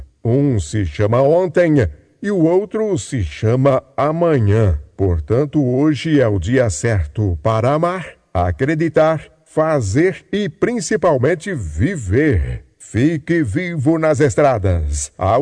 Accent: Santa Fé do Sul, São Paulo, Brazil; Na minha juventude, lá em Santa Fé do Sul, noite de lua cheia, a gente aproveitava para caçar tatu.

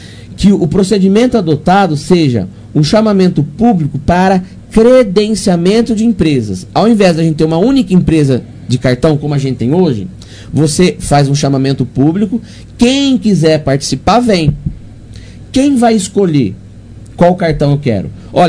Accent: Aparecida, São Paulo, Brazil; eu que cresci, nasci aí em Aparecida

